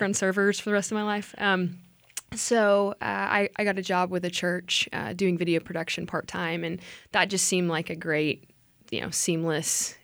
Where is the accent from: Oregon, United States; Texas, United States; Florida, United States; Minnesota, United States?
Texas, United States; Houston; now in Waco, United States; I'm originally from Houston.